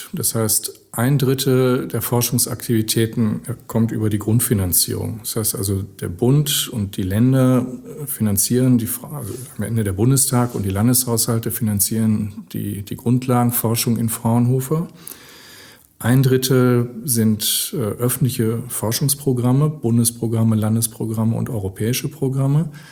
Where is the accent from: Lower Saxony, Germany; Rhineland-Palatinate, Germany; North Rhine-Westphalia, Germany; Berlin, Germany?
North Rhine-Westphalia, Germany; bei uns im Ruhrgebiet